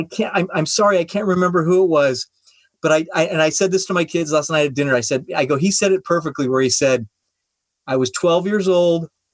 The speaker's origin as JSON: {"language": "English", "region": "California", "country": "United States", "tie": "born or raised there", "said": "Where I grew up in the Bay Area, East Bay in particular."}